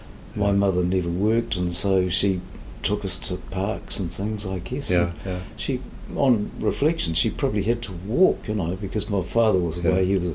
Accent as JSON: {"language": "English", "town": "Palmerston North", "region": "Manawatū-Whanganui", "country": "New Zealand", "tie": "born or raised there", "also_born_or_lived": "Hastings", "said": "Yeah, well, I was born on Hastings. Yeah, I'm not too sure how that came about. But anyway, lived all my life in Palmerston."}